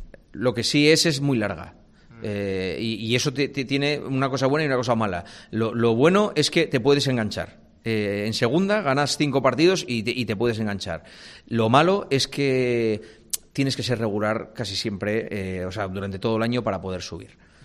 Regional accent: Gijón, Asturias, Spain; Yo Gijón es mi casa, mi tierra, es de donde yo soy.

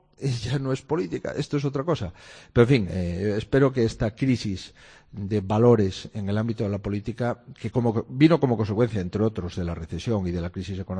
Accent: Galicia, Spain; Yo soy gallego

